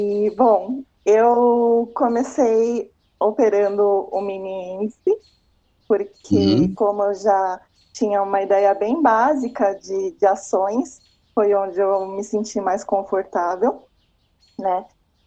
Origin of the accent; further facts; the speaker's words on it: São Paulo, Brazil; sou de São Paulo